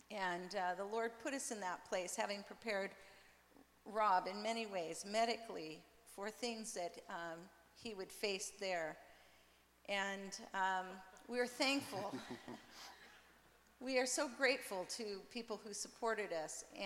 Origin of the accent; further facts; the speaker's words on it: Roseburg, Oregon, United States; moved away as an adult; also born or lived in Zimbabwe / Zambia; I like to say that I was raised in Roseburg, but my kids and I grew up in Africa.